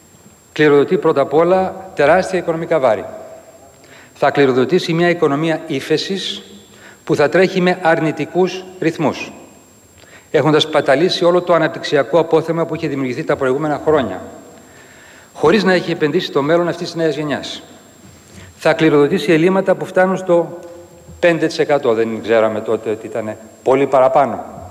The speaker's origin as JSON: {"language": "Greek", "country": "Greece", "said": "είχα την εντύπωση ότι ήξερα για την πατρίδα μου, για την αρχαία Ελλάδα"}